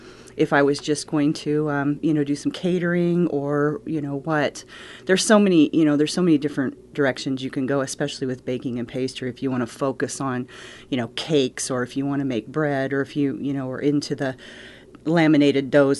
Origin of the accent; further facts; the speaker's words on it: Long Beach, Washington, United States; also born or lived in Klamath Falls, Oregon; Well, I actually grew up here. I grew up in Long Beach.